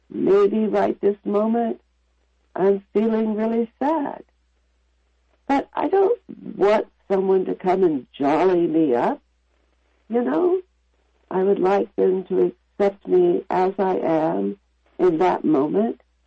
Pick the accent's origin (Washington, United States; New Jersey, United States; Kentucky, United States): Washington, United States; Olympia; I'm actually from Olympia, Washington, but I'm available throughout the U.S.